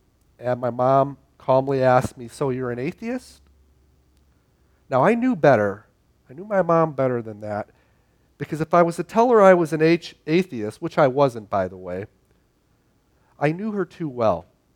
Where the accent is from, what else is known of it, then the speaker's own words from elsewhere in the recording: Chicago, Illinois, United States; Now, growing up in Chicago, it seemed like everyone followed at least two religions in Chicago.